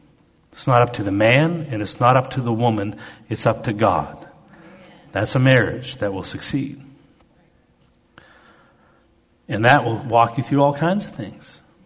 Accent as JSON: {"language": "English", "country": "Canada", "said": "I'm Canadian, mountain guy."}